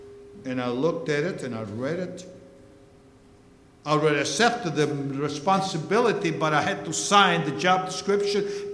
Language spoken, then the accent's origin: English; Buenos Aires, Argentina; When I was a little boy, growing up in Buenos Aires in our Russian church